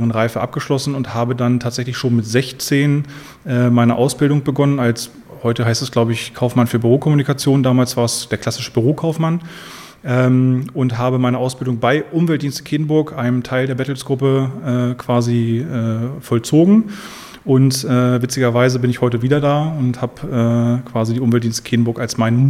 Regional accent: Hildesheim, Lower Saxony, Germany; bin 36 Jahre alt, komme aus Hildesheim, gebürtiger Hildesheimer

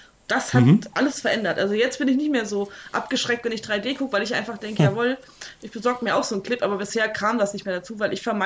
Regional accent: Kassel, Hesse, Germany; Ich bin ja in Kassel geboren, habe da auch lange gelebt

